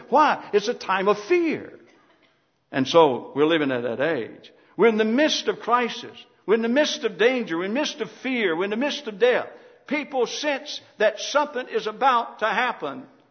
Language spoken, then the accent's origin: English; United States; I thank God I'm American. I thank God for that.